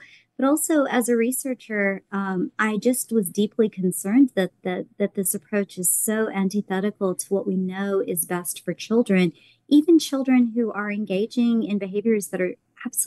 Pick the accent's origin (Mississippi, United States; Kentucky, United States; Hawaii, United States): Mississippi, United States; Well, I am originally from Mississippi and had gone to school at Tulane. I've only recently moved back